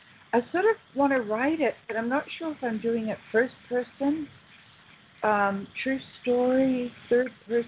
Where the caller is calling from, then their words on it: California, United States; And I'm calling from the San Bernardino Mountains.